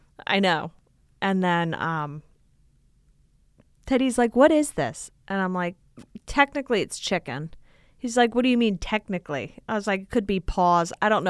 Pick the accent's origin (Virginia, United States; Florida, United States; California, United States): Florida, United States; 'Cause I'm from Florida.